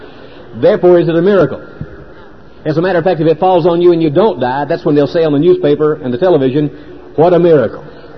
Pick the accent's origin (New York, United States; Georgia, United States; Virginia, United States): Georgia, United States; Augusta; I'm from Augusta, Georgia. In our part of the country, we have killer tornadoes.